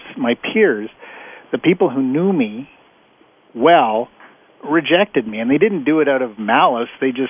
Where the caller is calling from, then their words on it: Winnipeg, Manitoba, Canada; I'm calling in from Winnipeg, Canada.